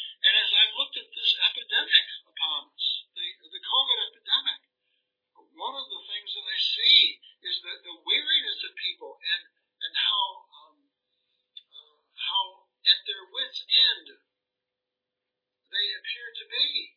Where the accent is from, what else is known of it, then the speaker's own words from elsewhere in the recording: Scotland, United Kingdom; now in United States; Susan and I came here from Scotland and we've been amazed at how it seems like Scotland has suffered even more than we have over here in America